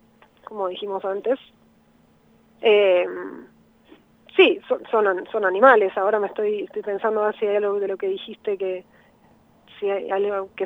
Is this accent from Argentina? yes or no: yes; Buenos Aires, Argentina; Sí, yo soy de Ciudad Autónoma de Buenos Aires, así es.